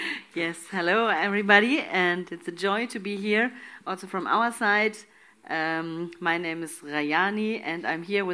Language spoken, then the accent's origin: English; Gummersbach, North Rhine-Westphalia, Germany; also born or lived in Sri Lanka; and I'm coming also from a very serious, strong background, Hindu background, and I grew up in Germany, in Gummersbach also